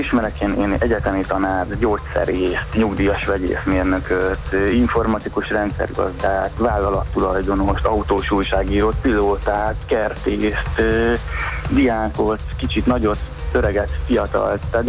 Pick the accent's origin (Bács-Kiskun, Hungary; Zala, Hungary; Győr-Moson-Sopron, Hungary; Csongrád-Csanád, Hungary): Bács-Kiskun, Hungary; Kecskemét; Mivel én kecskeméti vagyok